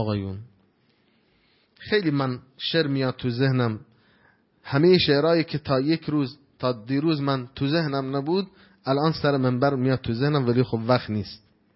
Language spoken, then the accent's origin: Persian; Ahvaz, Khuzestan, Iran; در اهواز باید این قضیه اتفاق بیفته. حالا ما کار به شهر خودمون داریم، به استان خودمون کار داریم